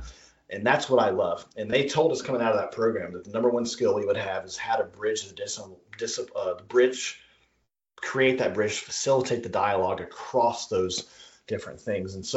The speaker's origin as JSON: {"language": "English", "region": "Alabama", "country": "United States", "tie": "born or raised there", "said": "we moved back to my home state of Alabama. We're in Alabama right now"}